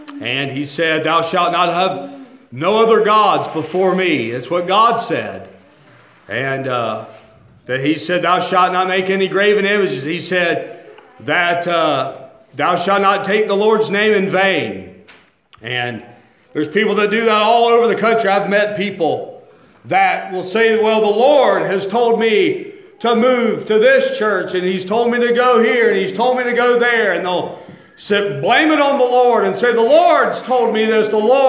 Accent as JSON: {"language": "English", "town": "Mocksville", "region": "North Carolina", "country": "United States", "said": "I'm from Mocksville."}